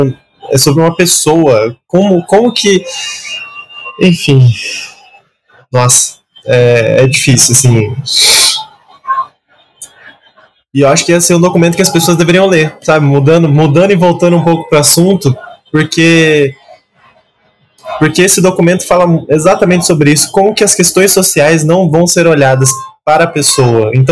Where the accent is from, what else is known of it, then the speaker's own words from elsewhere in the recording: Brazil; Eu sou brasileiro, com muito orgulho e com muito amor.